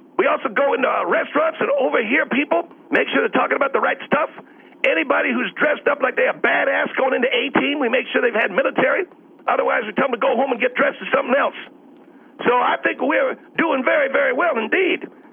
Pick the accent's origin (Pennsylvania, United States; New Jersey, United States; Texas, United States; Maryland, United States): Maryland, United States; Baltimore; And because I come from Baltimore, you know, I'm all about saving lives.